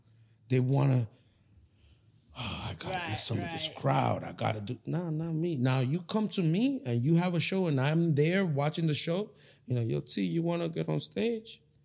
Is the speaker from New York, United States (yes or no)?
yes; New York, United States; I'm from New York.